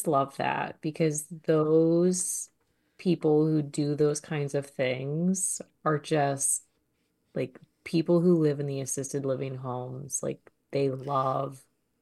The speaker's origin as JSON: {"language": "English", "town": "Detroit", "region": "Michigan", "country": "United States", "tie": "born or raised there", "said": "I grew up in Detroit. There weren't trees to climb."}